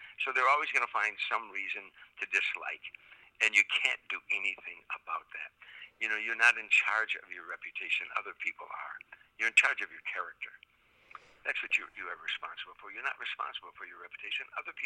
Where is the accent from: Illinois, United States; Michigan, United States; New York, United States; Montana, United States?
Illinois, United States; Chicago; from my years growing up in Chicago to the going into the military to coming out of the military